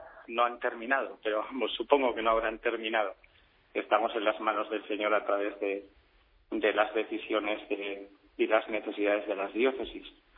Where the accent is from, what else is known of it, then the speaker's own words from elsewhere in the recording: Basque Country, Spain; born there; yo nací en Guipúzcoa y a los 23 años volví a ver con mucha fuerza